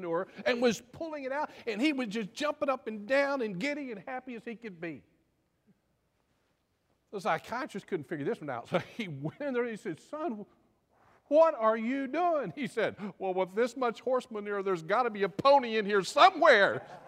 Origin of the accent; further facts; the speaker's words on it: Texas, United States; I was born and reared in West Texas. We didn't have water. We had sand hills, mesquite, jackrabbits, and a lot of oil wells.